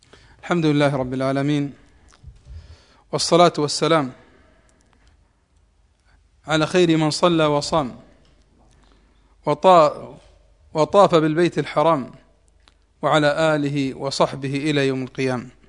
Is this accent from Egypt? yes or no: no; Saudi Arabia; عندنا في المملكة العربية السعودية